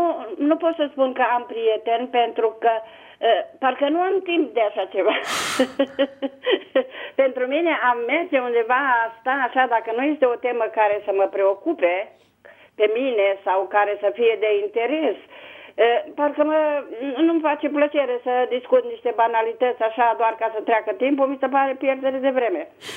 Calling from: Bucharest, Romania; vă sunt din București.

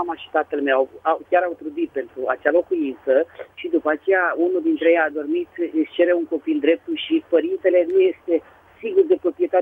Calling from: Bucharest, Romania; sunt din București.

